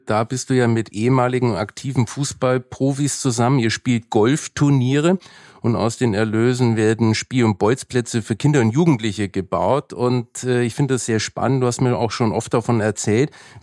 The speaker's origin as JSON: {"language": "German", "town": "Nuremberg", "region": "Bavaria", "country": "Germany", "tie": "born or raised there", "said": "Ich bin zwar in Nürnberg aufgewachsen und ich weiß, das passt nicht so, aber meine Mutter kommt aus Nordrhein-Westfalen, aus Hattingen"}